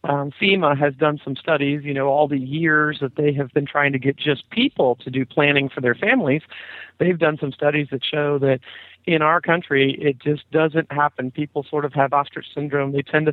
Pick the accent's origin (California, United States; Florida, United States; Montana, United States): Florida, United States; Sanford; I'm actually from Sanford, Florida, of recent knowledge. When I grew up, we were riding like wild banshees through the citrus groves. We swam our horses in the lakes in Central Florida.